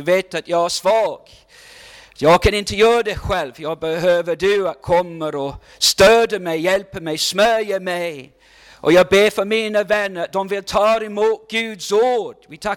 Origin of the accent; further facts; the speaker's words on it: Wales, United Kingdom; Swedish is a second language; now in Sweden; Jag kommer från Wales i Storbritannien.